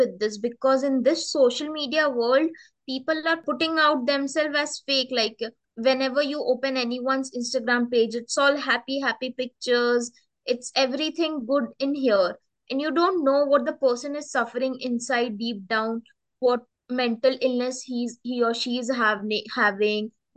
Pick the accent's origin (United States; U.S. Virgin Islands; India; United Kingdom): India; English is a second language; I'm from India. I'm 23 years old as of now.